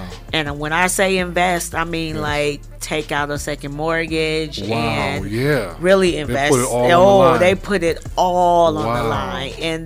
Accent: Saginaw, Michigan, United States; I'm originally from Saginaw, Michigan. I was born and raised there. My father's a pastor … at Galilee Baptist Church.

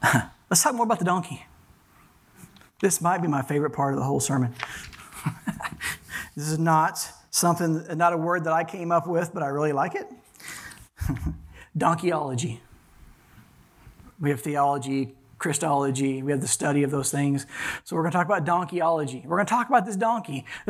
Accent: Texas, United States; in rodeos, we grew up in Texas, we watched a lot of rodeos

